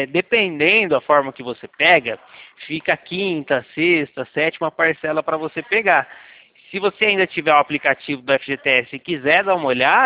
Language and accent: Portuguese; Leme, São Paulo, Brazil; Eu sou aqui da cidade de Leme, interior de São Paulo.